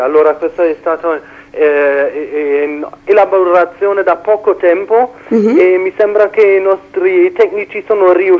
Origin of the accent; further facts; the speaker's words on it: Germany; now in Trento, Italy; io non sono da Trento, io vengo dalla Germania